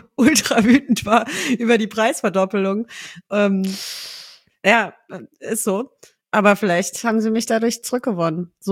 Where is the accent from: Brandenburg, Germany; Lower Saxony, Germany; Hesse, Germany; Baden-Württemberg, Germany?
Baden-Württemberg, Germany; Tübingen; ich komme aus Tübingen und habe angefangen, Fußball zu spielen beim TV deren Ding, halt bei den Jungs.